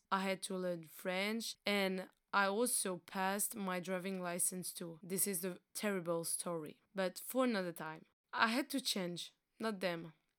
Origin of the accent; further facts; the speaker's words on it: Kalasin, Thailand; English is a second language; now in Belgium; I come from Thailand in a little village called Kawong in Kalasin. It is located in the northeast, close to the border with Laos. I was born into a huge family.